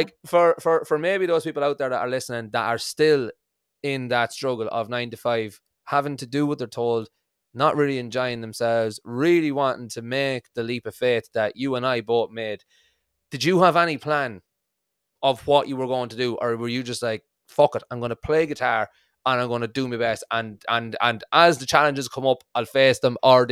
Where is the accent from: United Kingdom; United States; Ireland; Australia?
Ireland; accent: Irish; I'm from Ireland, just in case you didn't catch the accent